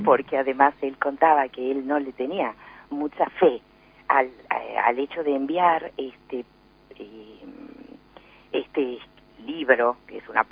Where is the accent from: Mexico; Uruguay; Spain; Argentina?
Argentina; mucha avidez de escuchar lo que decimos nosotros los argentinos